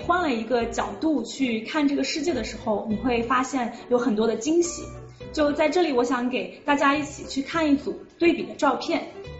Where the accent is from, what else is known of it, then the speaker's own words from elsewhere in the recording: Guilin, Guangxi, China; 我是来自广西桂林的